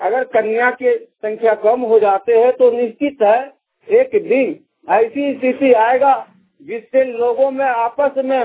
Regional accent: Jamua, Jharkhand, India; ग्राम post बाटी थाना जमुआ जिला गिरिडीह झारखंड का रहने वाला हूँ।

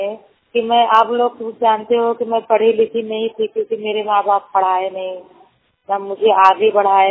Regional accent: Jaunpur, Uttar Pradesh, India; now in Mumbai, India; जिला जौनपुर के रहने वाली हूँ, मुंबई में रह रही हूँ।

